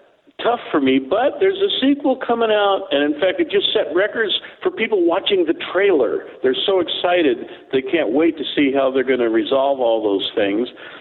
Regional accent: San Diego, California, United States; You're in California, and I'm from San Diego

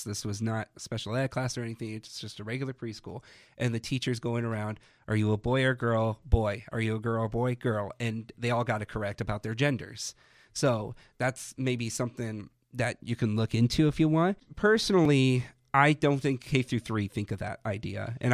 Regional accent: Virginia, United States; I grew up in Virginia, so I had to sign a permission slip every single year

